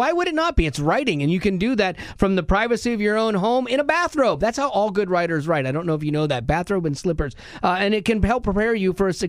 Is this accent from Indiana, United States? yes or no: no; Florida, United States; I grew up going to the beach. I grew up in Florida, and I loved surfing and everything